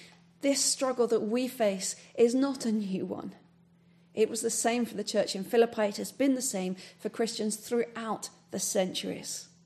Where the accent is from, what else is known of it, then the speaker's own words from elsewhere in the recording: United Kingdom; particularly for me as a British person, when I arrive back in the UK from another country